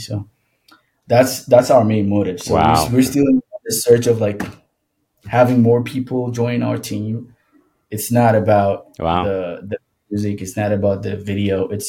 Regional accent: Boston, Massachusetts, United States; And then we're all over the states, and I'm from Boston

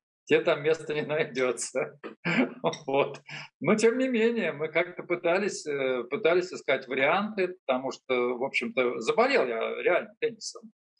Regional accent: Moscow, Russia; а я, собственно говоря, родился и вырос на Соколе, на песчаных улицах

